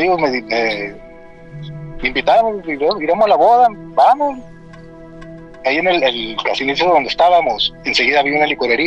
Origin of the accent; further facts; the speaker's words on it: Hermosillo, Sonora, Mexico; Y pues yo les comenté que no sabía yo, que pues yo soy de Hermosillo, digo, y allá sí acostumbramos a estar tomando por la calle